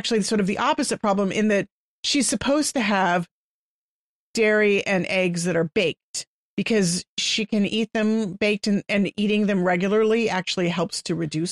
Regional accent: Texas, United States; I'm from Texas, so we were right on that line between sweet tea and not

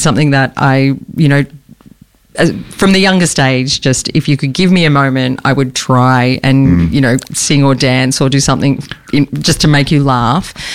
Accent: Sydney, New South Wales, Australia; now in Melbourne, Australia; I'm originally from Sydney. I've been in Melbourne for almost 12 years.

